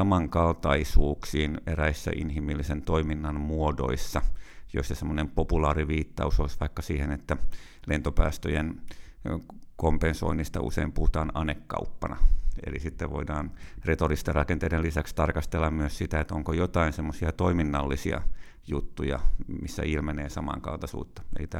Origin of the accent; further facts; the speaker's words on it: Kärkölä, Päijät-Häme, Finland; Mä oon kasvanut Kärkölä-nimisessä paikkakunnassa tuossa Riihimäen ja Lahden puolessa välissä, tosin suku on sitten Etelä-Karjalasta.